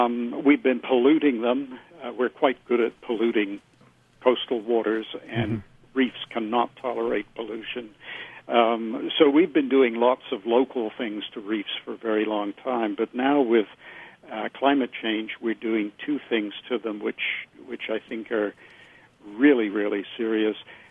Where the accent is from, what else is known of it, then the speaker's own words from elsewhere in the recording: Canada; Right. I am a Canadian.